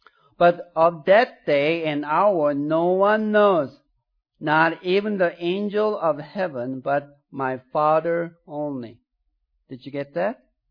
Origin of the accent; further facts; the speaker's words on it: South Korea; first language Korean; English is a second language; As I was growing up in Korea, there was no such a thing as article in our language.